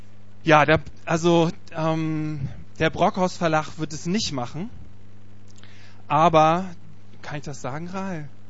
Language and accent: German; Hamburg, Germany; now in Cologne, Germany; ich komme ursprünglich aus Hamburg, wohne jetzt seit ein paar Jahren in Köln